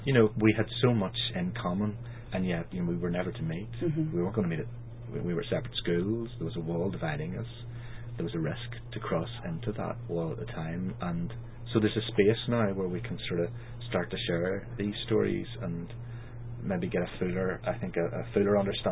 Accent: Belfast, Northern Ireland, United Kingdom; I'm a Protestant from the Shankill Road

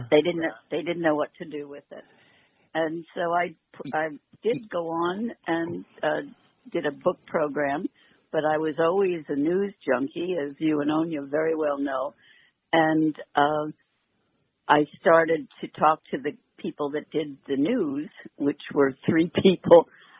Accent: Allentown, Pennsylvania, United States; I was teaching. I was from Allentown, Pennsylvania

